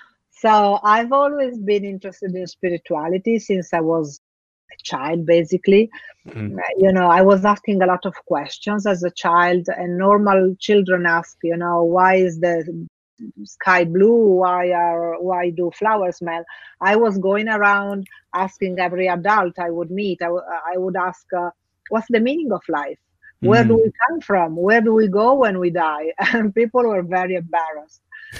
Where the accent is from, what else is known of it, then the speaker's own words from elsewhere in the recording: Italy; also born or lived in Africa; Actually, I grew up between Africa and Italy. So two different, completely different cultures, completely different environments.